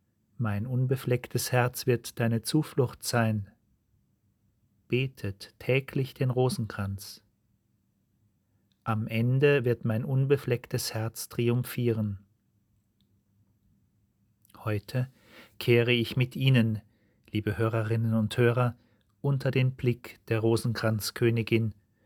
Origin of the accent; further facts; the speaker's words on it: Saarland, Germany; im Saarland, meiner Heimat nahe der französischen Grenze